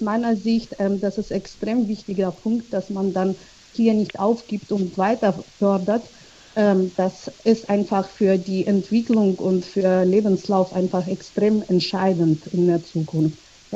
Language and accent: German; Georgia; German is a second language; ich komme selber zum Beispiel aus Georgien und Deutsch ist nicht meine Muttersprache.